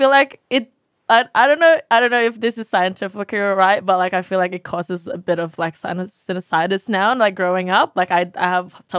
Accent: Kendari, Southeast Sulawesi, Indonesia; It's called Kendari in Sulawesi.

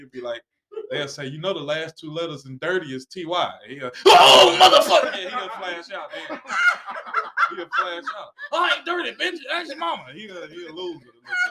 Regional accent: Chicago, Illinois, United States; And I'm from Chicago, so I experienced a different level of crackheads.

